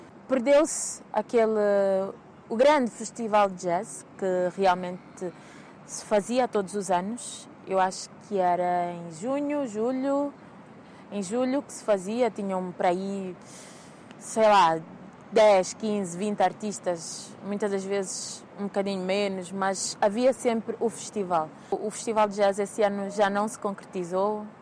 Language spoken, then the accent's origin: Portuguese; Lubango, Huíla, Angola; que é a cidade onde eu cresci até os 10 anos, que é o Lubango.